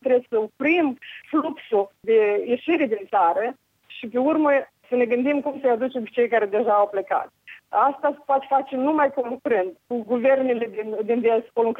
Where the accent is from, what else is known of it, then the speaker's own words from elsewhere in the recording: Moldova; moved away; eu sunt plecată din Moldova din 93.